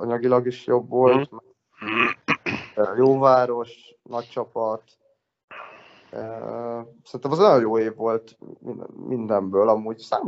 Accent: Hungary; now in Finland; Magyar, de az ő szemükben nem vagyok úgy magyar, hogy beszélem a nyelvet ugyanúgy, ugye, mint ha svéd lennék

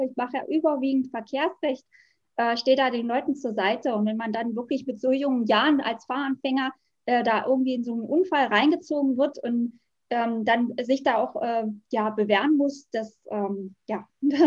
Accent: Wittenberg, Saxony-Anhalt, Germany; Ich komme aus der schönen Lutherstadt Wittenberg, wohne und arbeite hier in der Reformationsstadt. Ich bin aus Leidenschaft Rechtsanwaltsfachangestellte, lebe mit meinem Mann und mit meinem kleinen Hund relativ zentrumsnah

